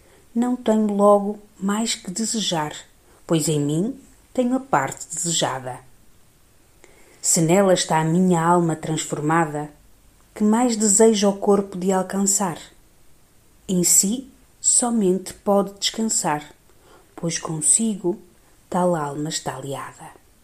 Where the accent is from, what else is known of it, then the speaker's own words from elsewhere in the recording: Porto, Portugal; now in Spain; Acabo de voltar das férias natalinas na minha terra natal, a cidade do meu amado Porto.